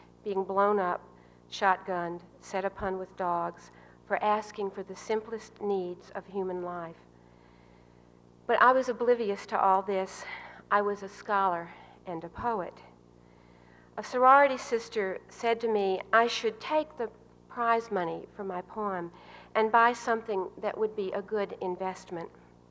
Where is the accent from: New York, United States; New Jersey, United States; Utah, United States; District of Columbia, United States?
District of Columbia, United States; Washington; in my hometown of Washington